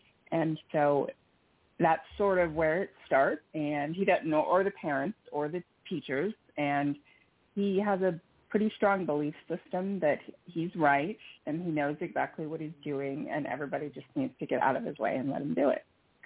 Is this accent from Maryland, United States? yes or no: no; California, United States; As far as the school, I did not go to private schools, but I am from California.